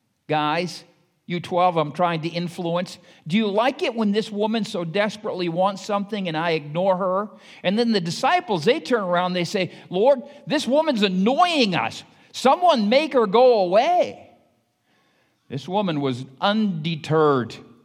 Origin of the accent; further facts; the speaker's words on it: United States; But for me, I love America. And as an American, I am a little bit prejudiced about my country.